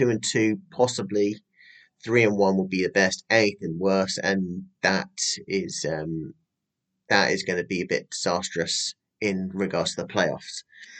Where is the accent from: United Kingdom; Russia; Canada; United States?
United Kingdom; and again, I'm British.